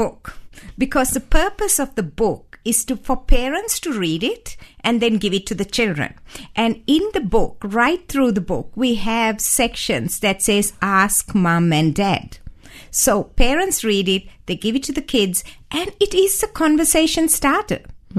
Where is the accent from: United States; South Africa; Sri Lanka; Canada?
Sri Lanka; Yeah, it's partly based on my growing up in Sri Lanka.